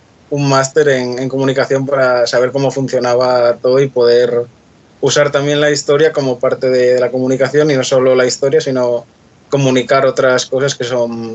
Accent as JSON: {"language": "Spanish", "town": "San Martín", "region": "Asturias", "country": "Spain", "tie": "born or raised there", "also_born_or_lived": "Gijón", "said": "Yo nací en Gijón, pero la vaca, como se dice, es de donde pasa y no donde nace. Y yo creo que tengo, si no es todo, casi todo está ahí en San Martín."}